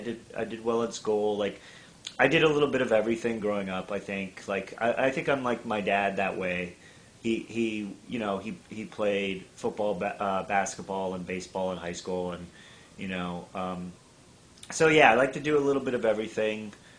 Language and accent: English; Florida, United States; Growing up in Florida, both of my parents are from New England.